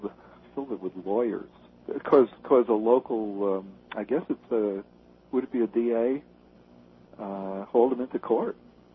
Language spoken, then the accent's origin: English; New York, United States; You know, I grew up on the New York subway.